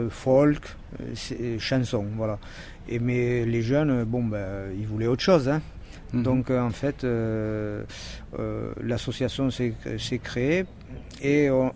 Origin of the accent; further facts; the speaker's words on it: Toulouse, Occitanie, France; Voilà, on est de Toulouse